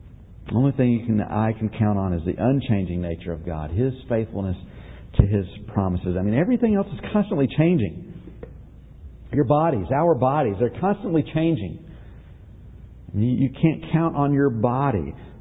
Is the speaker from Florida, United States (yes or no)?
no; Marietta, Georgia, United States; I was in my hometown, Marietta, Georgia, a while back, and went down Delk Road, which is a road that I drove up and down constantly when I was in high school.